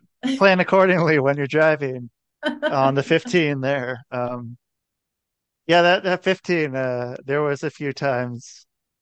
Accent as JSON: {"language": "English", "town": "Portland", "region": "Oregon", "country": "United States", "said": "Okay, so I'm in Portland. Yeah, I'm from Portland"}